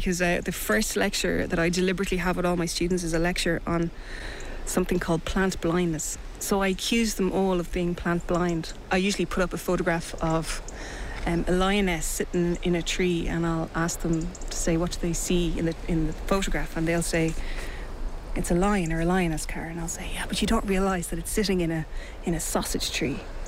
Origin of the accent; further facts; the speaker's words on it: Kells, County Meath, Ireland; I was born and raised in County Meath on a dairy farm just outside of Kells.